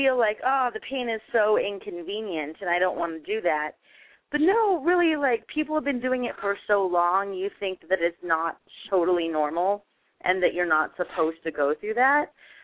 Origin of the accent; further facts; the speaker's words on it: Ohio, United States; I have to remind people, I'm like, I look really brown, but I'm from Ohio.